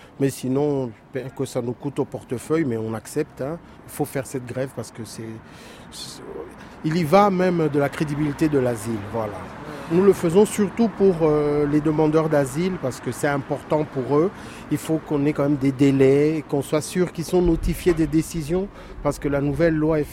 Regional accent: DR Congo; Moi, je suis originaire de République démocratique du Congo. Donc quand je suis arrivé ici, c'était déjà la République démocratique du Congo

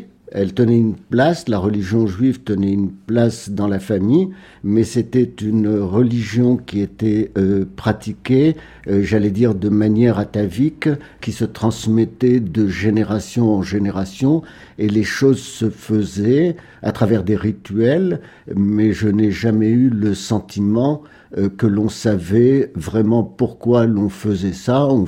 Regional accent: Tala, Kasserine Governorate, Tunisia; born there; Je suis né en Tunisie, mais je ne suis pas né à Tunis, je suis né à Tala, c'est une ville qui est près du Kef, qui est dans les montagnes en Tunisie, à la limite de la Tunisie avec la frontière avec l'Algérie.

